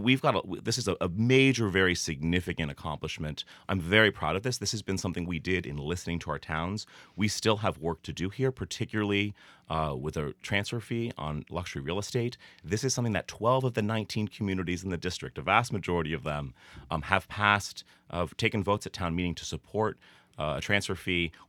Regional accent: Truro, Massachusetts, United States; before the median home price in Truro, a household has to make, my hometown, has to make $400,000 a year, right?

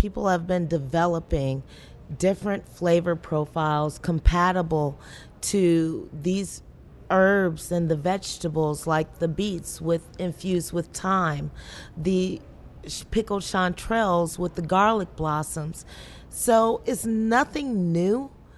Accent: Meridian, Mississippi, United States; I was born in Meridian, Mississippi, to a single mother.

